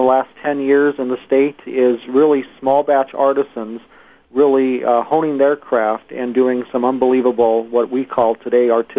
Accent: Colorado, United States; now in Wisconsin, United States; No, I'm originally from Colorado.

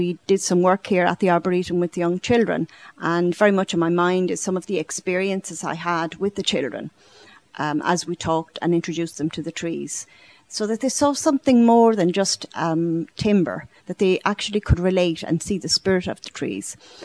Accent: Ireland; as an Irish person, trees are very much a part of our culture, our heritage. And we've always had a respect for trees in Ireland. And my own family, which we're truly Irish … it goes right back.

